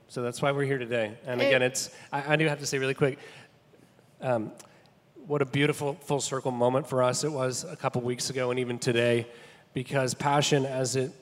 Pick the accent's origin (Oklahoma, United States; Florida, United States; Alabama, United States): Alabama, United States; Montgomery; I'm from Montgomery originally